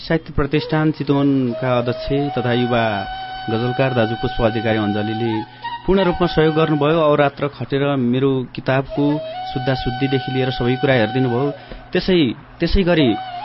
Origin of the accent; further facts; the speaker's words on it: Jajarkot, Karnali Province, Nepal; born there; म 2043 सालतिर जन्मेको जागरकोटको एउटा विकट ठाउँमा, मेरा बुवा सामान्य किसान, म सामान्य किसान परिवारमा जन्मेको हुँ